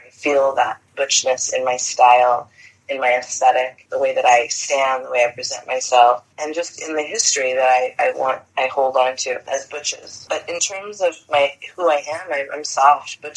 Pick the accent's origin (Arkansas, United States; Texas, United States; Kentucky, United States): Texas, United States; Brownsville; also born or lived in Los Alamos, Texas / Mission, Texas / McAllen, Texas / Mexico; So I was born in Brownsville, baptized at Our Lady of Guadalupe Church. But I also, spent my time very much in Los Alamos, Texas, which is right near the border.